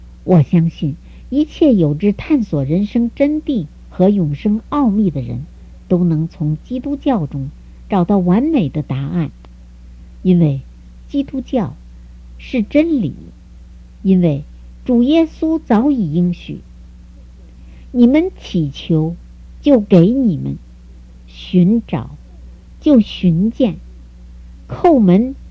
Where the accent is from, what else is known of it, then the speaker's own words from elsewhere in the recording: China; 我以身为大陆人自豪